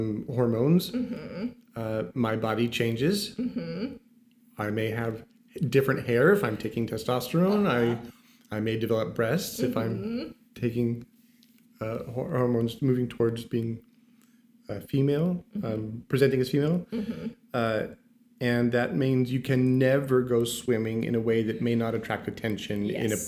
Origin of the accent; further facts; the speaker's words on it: California, United States; I'm from Southern California, so there was an active gay community where mm-hmm. I grew up.